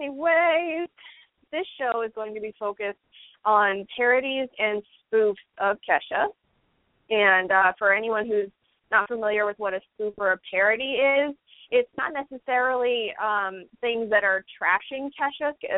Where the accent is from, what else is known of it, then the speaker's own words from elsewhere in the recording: New England, United States; I mean, it's really cool because I'm from New England, and the Patriots are playing for the Super Bowl.